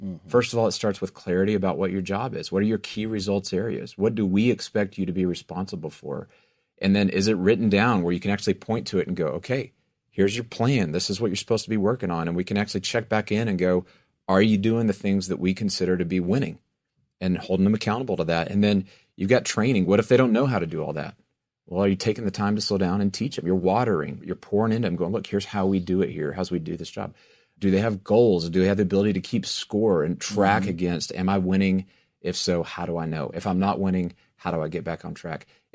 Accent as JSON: {"language": "English", "region": "Texas", "country": "United States", "tie": "born or raised there", "said": "I'm from West Texas. I grew up in the middle of cotton fields everywhere, right?"}